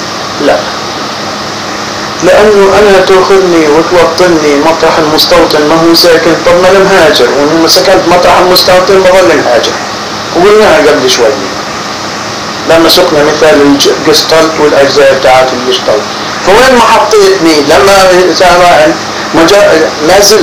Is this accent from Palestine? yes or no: yes; Isdud, Palestine; born there; أنا بحب أرجع لفلسطين اللي أنا انولدت فيها، وبطلت أقول إن أنا انولدت في سدود، أنا أقول بأنني ولدت في فلسطين، وبأذهب إلى أبعد من ذلك بأنه أنا لم أولد في قطاع غزة